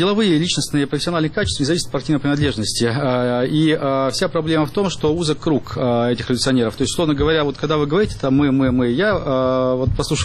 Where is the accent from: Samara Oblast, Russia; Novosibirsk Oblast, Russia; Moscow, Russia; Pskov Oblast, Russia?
Moscow, Russia; Я тоже москвич, в конце концов.